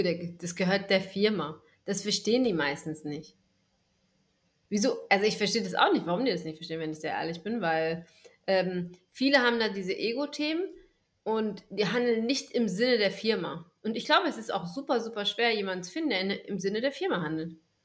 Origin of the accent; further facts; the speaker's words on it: Gütersloh, North Rhine-Westphalia, Germany; Jetzt war diese Niederlassung in meinem Heimatort, ja. Es war Gütersloh. Und jetzt komme ich aus Gütersloh